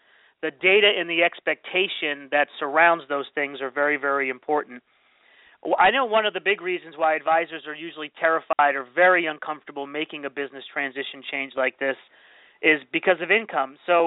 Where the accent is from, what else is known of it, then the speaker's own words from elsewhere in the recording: Massachusetts, United States; I grew up in New England in a small town on Cape Cod